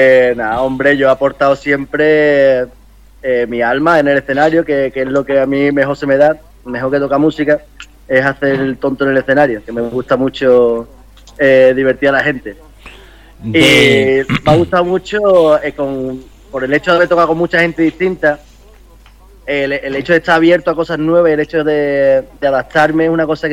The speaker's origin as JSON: {"language": "Spanish", "region": "Andalusia", "country": "Spain", "said": "especialmente en Andalucía, porque soy andaluz y es lo que conozco"}